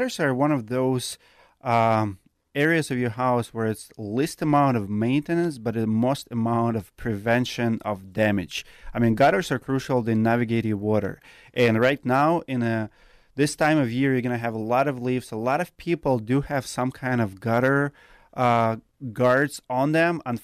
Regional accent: Siberia, Russia; moved away as an adult; now in United States; I'm from Siberia. So I'm from the country, from the region where we have, you know, literally 6-inch windows.

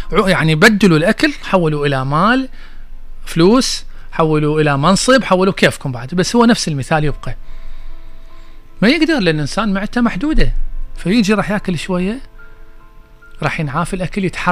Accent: Iraq; وهي هاي مشكلتنا الازليه هسه اللي عندنا في العراق

